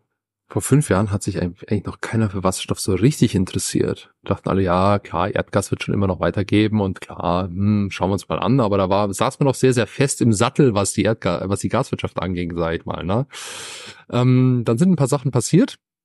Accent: Bavaria, Germany; ich komme ja aus Bayern

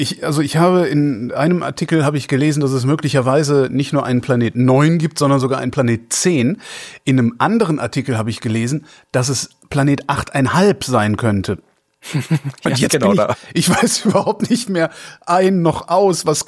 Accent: North Rhine-Westphalia, Germany; ich bin ja in Köln geboren und 20 Kilometer westlich von Köln aufgewachsen.

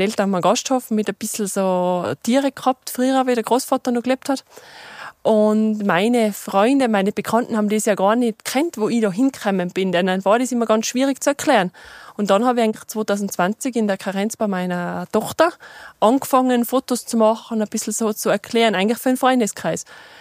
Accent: Tyrol, Austria; Da, wo ich herkomme, ganz hinten vom Zillertal, ist viel weniger Sonne.

